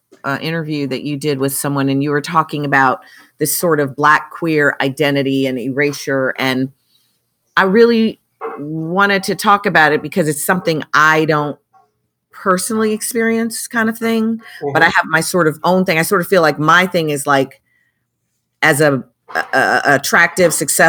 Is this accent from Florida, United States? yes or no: no; Chicago, Illinois, United States; born or raised there